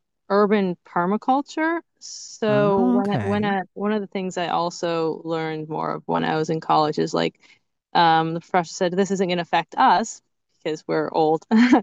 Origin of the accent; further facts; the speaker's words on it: California, United States; Yeah, so I'm from Southern California. I grew up sort of adjacent to Chabad, with going to Chabad Hebrew school, after school, and shul, and slowly my family became more religious over time, more observant.